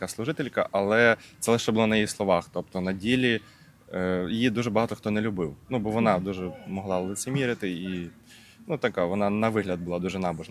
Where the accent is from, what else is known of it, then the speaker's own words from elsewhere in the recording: Rivne, Rivne Oblast, Ukraine; Ну, я сам з Рівного